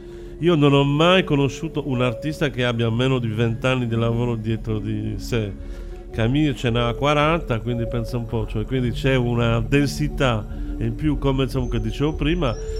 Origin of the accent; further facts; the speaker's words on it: Cagliari, Sardinia, Italy; born there; Prima di tutto io sono nato qui, sono nato